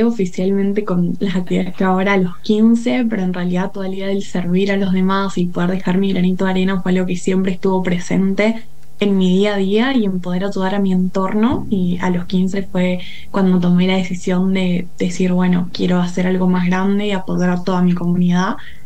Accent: Luján de Cuyo, Mendoza, Argentina; yo soy de Mendoza, como dijiste, de Luján de Cuyo, estoy viviendo acá. Tengo 18 años, recién cumplidos

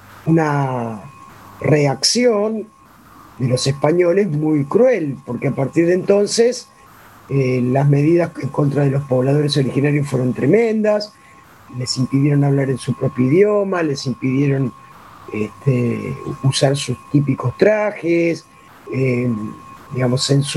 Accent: Buenos Aires, Argentina; now in Moreno, Argentina; Yo también soy porteña, y viví en la ciudad de Buenos Aires, nací, crecí, viví hasta hace 15 años. Ahora estoy en la provincia de Buenos Aires, en Moreno, pero por propia elección, digamos.

